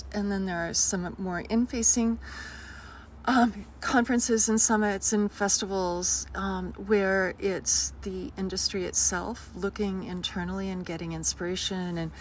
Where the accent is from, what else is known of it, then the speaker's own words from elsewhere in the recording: Wyoming, United States; And let's be clear, I'm from Wyoming. So this is home for me.